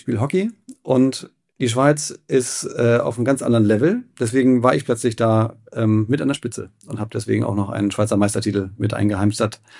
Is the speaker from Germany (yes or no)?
yes; Hamburg, Germany; Ich bin auch Hamburger, bin hier aufgewachsen, hier zur Schule gegangen